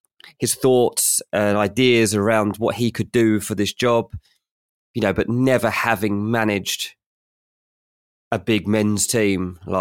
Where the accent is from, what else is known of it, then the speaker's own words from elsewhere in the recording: England, United Kingdom; Like, you're torn over what Southgate's done here as an Englishman